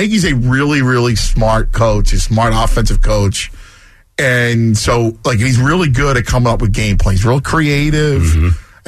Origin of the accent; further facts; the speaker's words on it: Philadelphia, Pennsylvania, United States; accent: Philadelphia; If you think I have a Philadelphia accent, his Chicago accent dwarfs my Philadelphia accent.